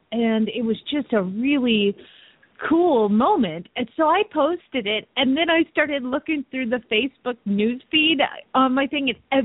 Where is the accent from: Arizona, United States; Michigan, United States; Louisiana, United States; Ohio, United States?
Arizona, United States; Phoenix; from Phoenix, Arizona